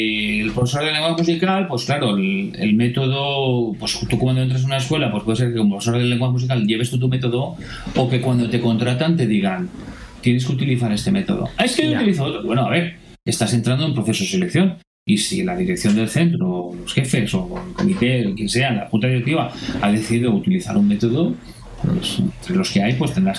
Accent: Valencian Community, Spain; Está en valenciano, porque soy valenciano.

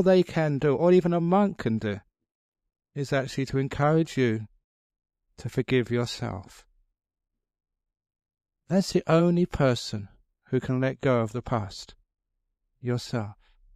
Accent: England, United Kingdom; when I was growing up in England

